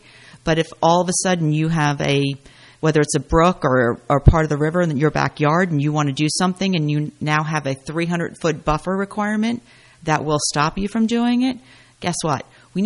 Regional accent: Clinton, United States; You know, I grew up in Clinton, so for me it's home.

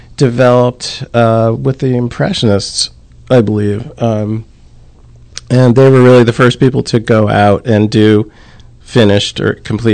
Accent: Hackettstown, New Jersey, United States; I grew up in Hackettstown

